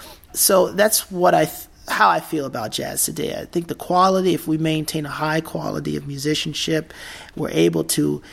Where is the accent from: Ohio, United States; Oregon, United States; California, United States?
Ohio, United States; Columbus; Well, I'm from Columbus, Ohio, originally.